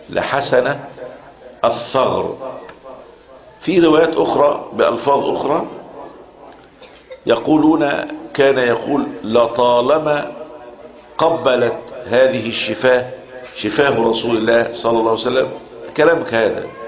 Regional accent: Egypt; شكينا عندنا في مصر بتلاقي عندنا في يوم عاشوراء بيعملوا ايه

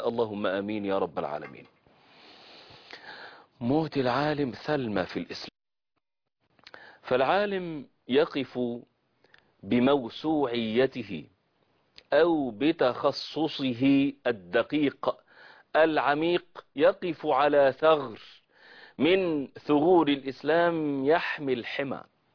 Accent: Egypt; مفخره لنا كعرب ومفخره لنا كمصريين

